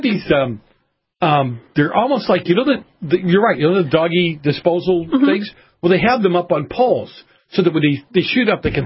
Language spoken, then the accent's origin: English; Boston, Massachusetts, United States; in Boston, my hometown, matter of fact, actually the area I grew up in the north end of Boston